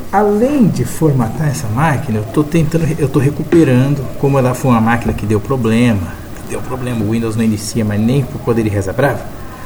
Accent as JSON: {"language": "Portuguese", "town": "Divinópolis", "region": "Minas Gerais", "country": "Brazil", "said": "sou de Divinópolis, Minas Gerais"}